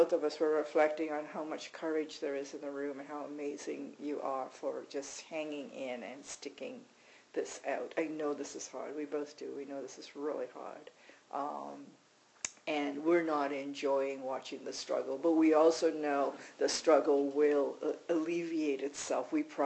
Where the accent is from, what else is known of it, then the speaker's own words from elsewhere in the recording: Montreal, Quebec, Canada; I grew up in Montreal, I spoke French growing up